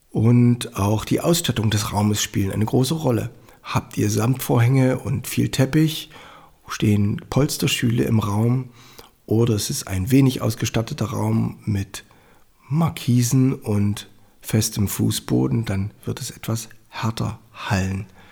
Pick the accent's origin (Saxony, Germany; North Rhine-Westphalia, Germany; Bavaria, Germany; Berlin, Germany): Saxony, Germany; Annaberg-Buchholz; in Annaberg-Buchholz, meiner Heimatstadt